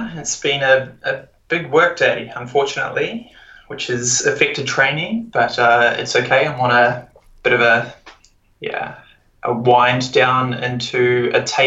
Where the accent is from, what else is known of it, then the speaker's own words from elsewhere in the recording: Otago, New Zealand; moved away as an adult; also born or lived in Wellington / England / Melbourne; now in Vancouver, Canada; originally from New Zealand, born and bred in Otago. Went to the University of Otago and worked in Wellington for a few years, and then moved to England and lived there for a year